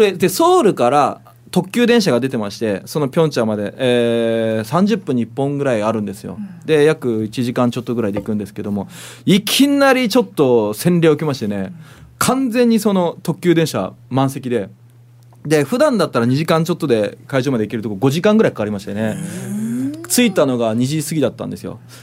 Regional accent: Asahikawa, Hokkaido, Japan; よく考えたら私旭川出身でね、マイナス30度で生まれてますからね

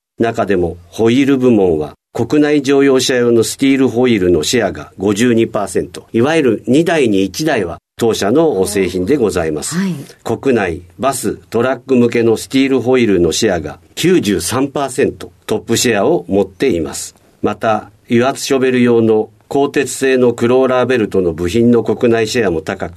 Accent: Minamiboso, Chiba, Japan; born there; 千葉県の南房総生まれです。非常に暖かいところで。

